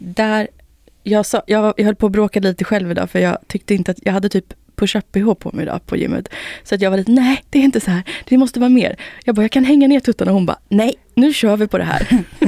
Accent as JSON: {"language": "Swedish", "country": "Finland", "said": "Jag är finne då om någon undrar."}